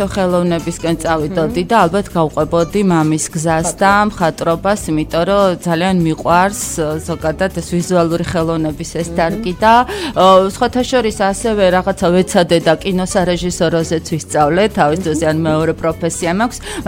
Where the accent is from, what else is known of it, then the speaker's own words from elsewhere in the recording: Kutaisi, Imereti, Georgia; ქალაქი მაშინ ეს ქუთაისი სადაც მე ვიზრდებოდი იყო ესეთი მოკეთან